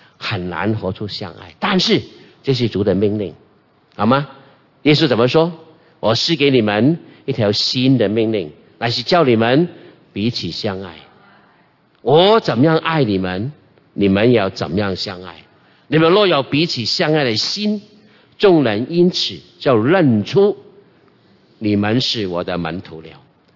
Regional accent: Guangdong, China; 我们广东人，广东牧师啊，证婚的时候

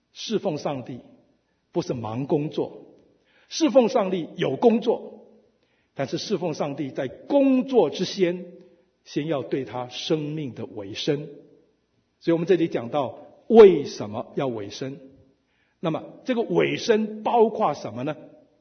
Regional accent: China; 我们中国人讲做事情有三个原则

